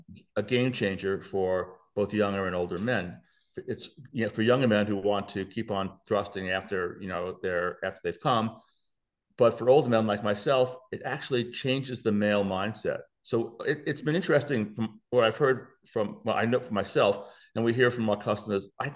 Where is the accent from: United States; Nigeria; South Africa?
United States; New York City, New York; Excuse me, my language. I'm from New York City.